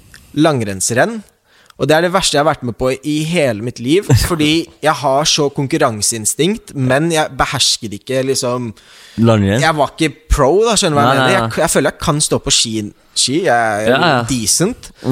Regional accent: Oslo, Norway; Men mamma flyttet, vi bodde på Grønland. Jeg er født og oppvokst på Grønland.

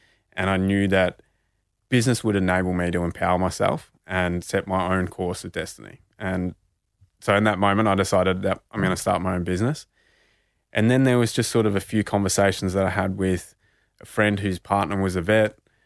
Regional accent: Bendigo, Victoria, Australia; being Indigenous and growing up in Bendigo, you know, in the 90s and early 2000s

